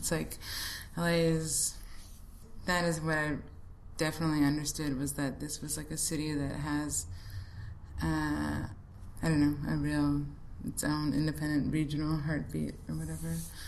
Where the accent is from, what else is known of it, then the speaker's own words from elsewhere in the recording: Canada; I'm Canadian, and you get this thing after you graduate called an OPT